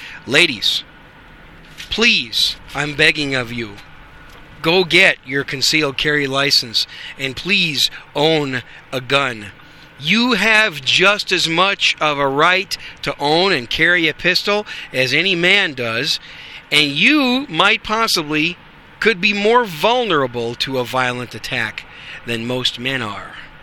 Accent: Wisconsin, United States; Waukesha is in Wisconsin, my home state.

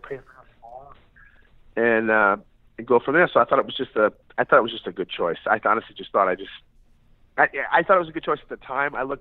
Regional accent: Shelby Township, Michigan, United States; I grew up in Michigan. I'm from a small town in Michigan called Shelby Township.

